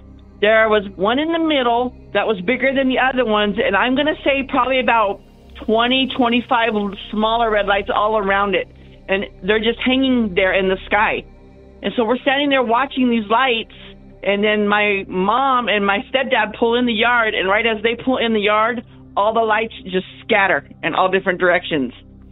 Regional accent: Duncan, Arizona, United States; now in Phoenix, United States; I grew up in Duncan, Arizona. I now reside in Phoenix.

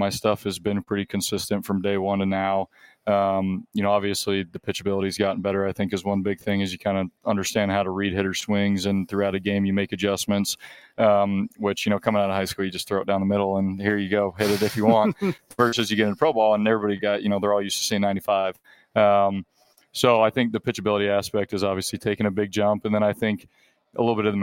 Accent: Dallas, Texas, United States; also born or lived in Shawnee Mission; now in Overland Park, United States; So I was born in Shawnee Mission and we lived in Overland Park. Moved to Dallas for 11 years, so I'm right back in the old stomping grounds here.

